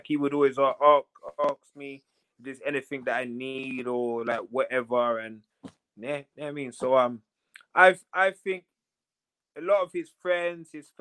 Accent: England, United Kingdom; I come from England and I went over there.

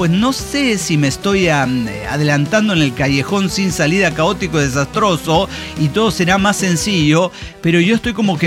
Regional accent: Hermosillo, Sonora, Mexico; Que soy de Hermosillo, güey.

